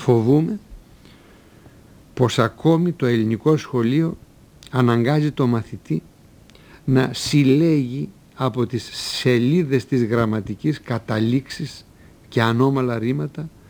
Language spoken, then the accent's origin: Greek; Central Macedonia, Greece; Στο χωριό μου, παραδείγματος χάρη, στα Πιέρια, κόχη λέμε τη γωνιά.